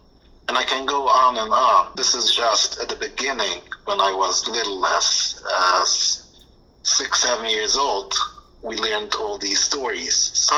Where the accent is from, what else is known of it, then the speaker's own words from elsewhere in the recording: Kiryas Joel, New York, United States; now in Brooklyn, United States; I grew up in Monroe, New York, Kiryas Joel. I lived there since I was little, since I was five.